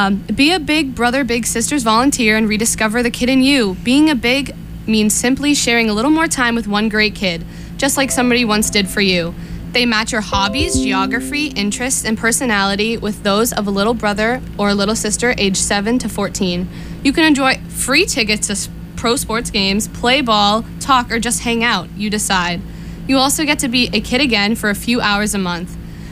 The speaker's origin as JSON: {"language": "English", "town": "Stoneham", "region": "Massachusetts", "country": "United States", "said": "I'm from the small town of Stoneham."}